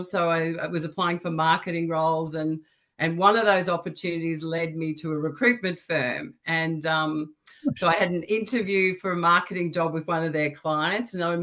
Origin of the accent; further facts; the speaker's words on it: Sale, Victoria, Australia; I grew up in Gippsland. So I'm a country girl, originally from Sale.